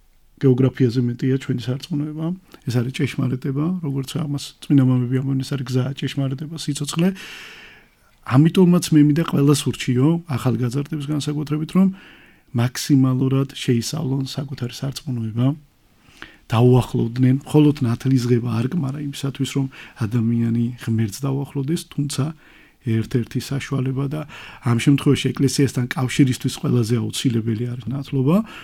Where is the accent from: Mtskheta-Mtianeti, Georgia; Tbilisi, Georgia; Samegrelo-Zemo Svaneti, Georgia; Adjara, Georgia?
Adjara, Georgia; Batumi; იმიტომ რომ დავიბადე საქართველოში, იმიტომ რომ მე მინდა ჩემი მაგალითი გითხრათ, მე როდესაც დავიბადე და ცხოვრობდი ამ საზოგადოებაში, ბათუმი მაინდამაინც არ იყო ქრისტიანული პერიოდისათვის.